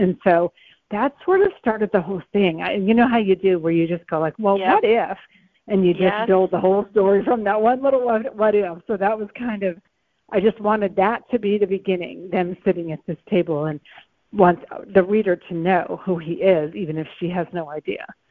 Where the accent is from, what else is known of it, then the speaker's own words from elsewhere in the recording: New Hampshire, United States; And that is just every little New Hampshire town that that I ever saw. And then, cause I grew up in New Hampshire